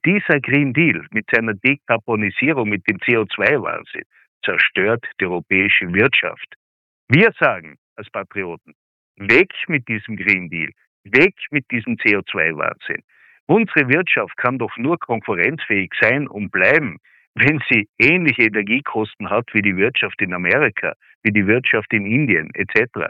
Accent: Tyrol, Austria; Wenn Sie sich die Situation der kleinstrukturierten Landwirtschaft, zum Beispiel bei uns in Tirol, anschauen.

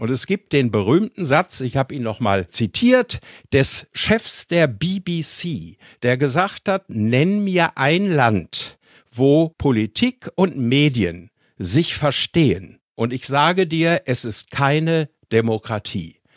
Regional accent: Germany; Und das finde ich langsam das Schlimmste, was mir als Deutscher passiert, wenn ich im Ausland bin.

